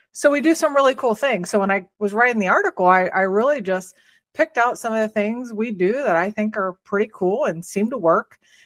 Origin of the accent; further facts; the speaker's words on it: Columbus, Ohio, United States; We're from Columbus, Ohio, and we're huge Buckeye fans.